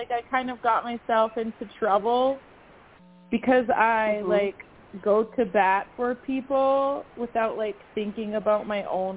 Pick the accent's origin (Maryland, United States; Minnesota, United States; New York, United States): Minnesota, United States; Minneapolis; born there; I was born in Minneapolis, Minnesota, at 4:19 p.m.